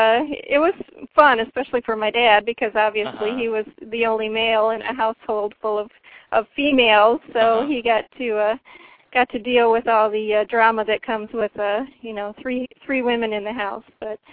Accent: Michigan, United States; now in Florida, United States; I live in Florida now, but I was originally born and raised in Michigan.

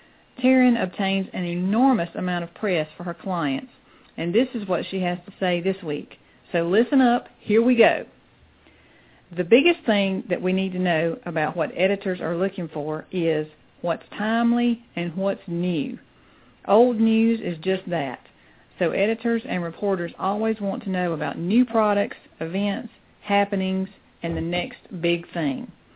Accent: South Carolina, United States; You see, I'm a mompreneur from South Carolina.

